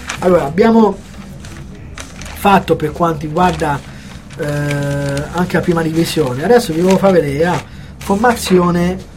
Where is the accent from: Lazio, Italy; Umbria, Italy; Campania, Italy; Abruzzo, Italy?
Umbria, Italy; Perugia; da Perugino